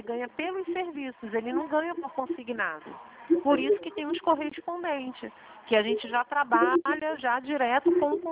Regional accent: Rio de Janeiro, Brazil; Santa Cruz. A gente é de Santa Cruz.

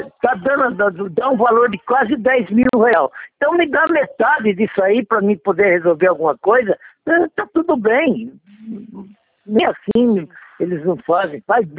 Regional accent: Bragança Paulista, São Paulo, Brazil; Não, sou de Bragança Paulista.

